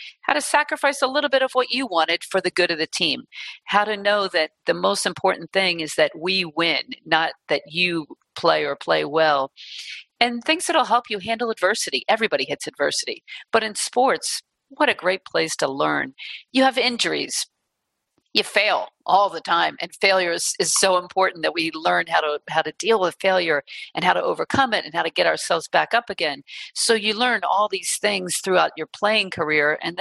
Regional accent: Philadelphia, Pennsylvania, United States; I'm from Philly. I'd like to stick around the East Coast.

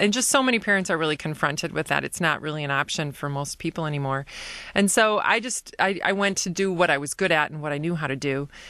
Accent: Detroit, Michigan, United States; also born or lived in East Lansing; And I grew up actually in Detroit till I was about 10. And then we moved to East Lansing

